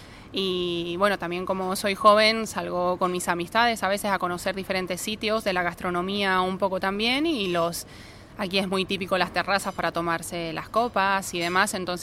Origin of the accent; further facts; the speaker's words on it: Mendoza, Argentina; now in Málaga, Spain; Yo soy de Argentina, Mendoza, Argentina, capital, una de las capitales del vino.